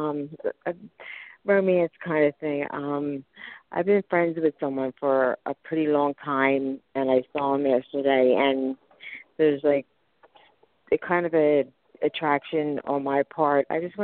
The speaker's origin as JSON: {"language": "English", "town": "Philadelphia", "region": "Pennsylvania", "country": "United States", "said": "I'm from Philadelphia."}